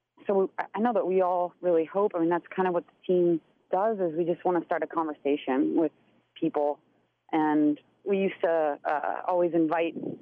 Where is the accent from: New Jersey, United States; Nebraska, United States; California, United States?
Nebraska, United States; I mean, I grew up in Nebraska, but I hadn't been to Mount Rushmore or the Badlands.